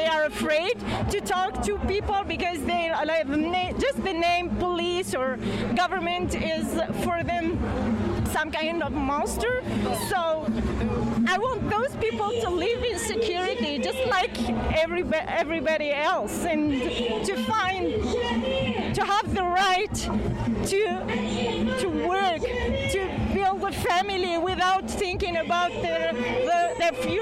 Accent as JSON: {"language": "English", "town": "Montreal", "region": "Quebec", "country": "Canada", "said": "I'm from Montreal."}